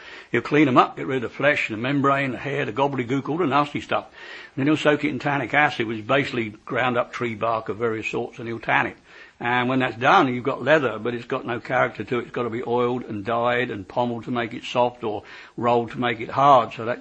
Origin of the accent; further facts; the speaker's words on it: England, United Kingdom; us, we're English